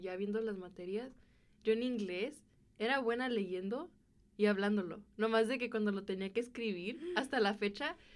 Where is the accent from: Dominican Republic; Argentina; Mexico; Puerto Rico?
Mexico; now in Illinois, United States; cuando estoy aquí, o sea, en Estados Unidos, o aquí en Illinois, trato de expresar de que también soy mexicana.